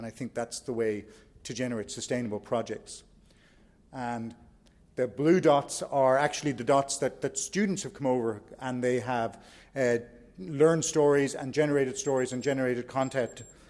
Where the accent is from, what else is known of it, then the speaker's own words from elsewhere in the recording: Ireland; I'm from Ireland.